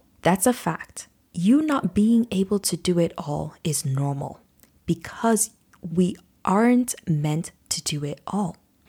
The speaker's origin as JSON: {"language": "English", "country": "Nigeria", "tie": "born or raised there", "said": "I grew up in Nigeria with a mom who had a lot of help at home."}